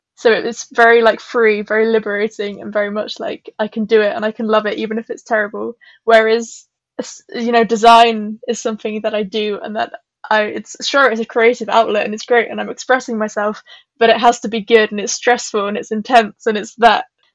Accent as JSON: {"language": "English", "region": "England", "country": "United Kingdom", "lives_now": "London, United Kingdom", "said": "Yes, I am from the middle of England, but I live in London now, where I study fashion."}